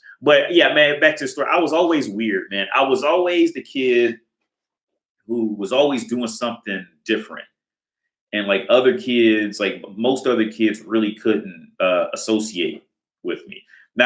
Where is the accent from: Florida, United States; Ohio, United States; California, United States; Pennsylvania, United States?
Ohio, United States; Cincinnati; I grew up in Ohio, right? I grew up in a suburb outside of Cincinnati, Ohio. So at first off, Ohio is just a strike against you for being cool, all right?